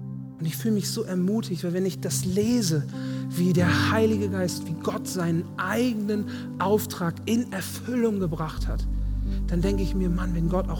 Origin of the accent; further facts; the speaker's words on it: Herford, North Rhine-Westphalia, Germany; Ich bin so dankbar, dass das Wort in meiner Heimat rauskommt.